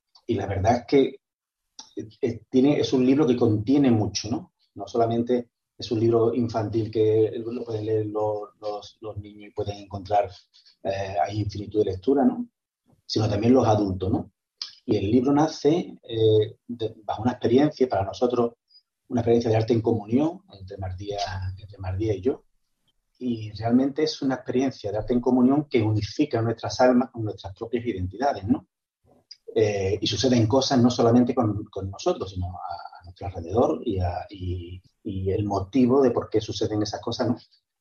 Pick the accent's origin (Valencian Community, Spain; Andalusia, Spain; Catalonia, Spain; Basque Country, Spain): Andalusia, Spain; Seville; yo ya luego con la pandemia me vine para mi ciudad natal, que era Sevilla, ¿no?